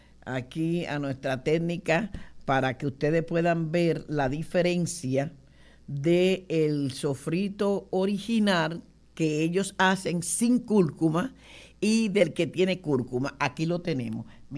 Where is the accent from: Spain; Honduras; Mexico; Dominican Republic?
Dominican Republic; Como dominicana, todo dominicano que habla de este tipo de ajicito